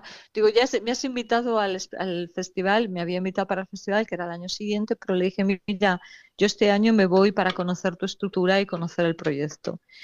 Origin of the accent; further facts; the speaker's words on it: Burgos, Castile and León, Spain; yo soy de Burgos